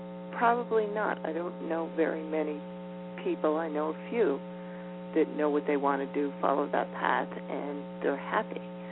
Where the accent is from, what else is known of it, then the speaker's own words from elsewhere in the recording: Yonkers, New York, United States; now in Vermont, United States; Originally, no. Originally, I'm from Yonkers, New York.